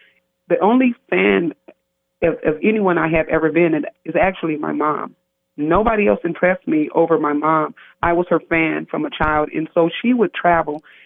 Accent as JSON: {"language": "English", "region": "Iowa", "country": "United States", "tie": "born or raised there", "said": "Do you know I had never been into a bookstore when I grew up in Iowa, only to the school library, which I fell in love with."}